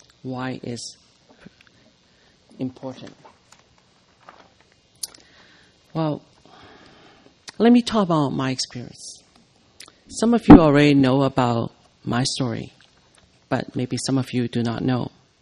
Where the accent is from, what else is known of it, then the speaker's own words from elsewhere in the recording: Sudbury, Ontario, Canada; I'm from Sudbury, Ontario.